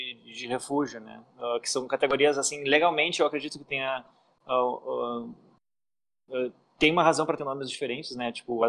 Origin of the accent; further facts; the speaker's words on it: Brazil; moved away as an adult; now in United States; Eu sou brasileiro, tem alguns outros brasileiros também.